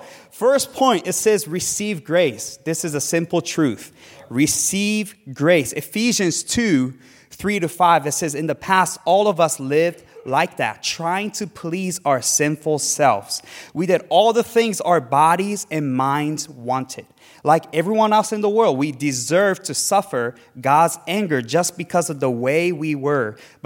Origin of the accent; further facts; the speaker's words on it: Japan; Before I became a Christian, growing up in Japan, I never heard about the name of Jesus.